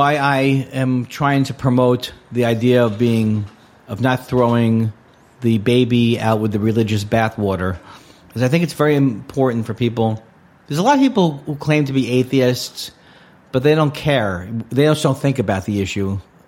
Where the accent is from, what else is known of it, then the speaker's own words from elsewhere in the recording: New York, United States; But I grew up in New York, but then I started comedy in L.A.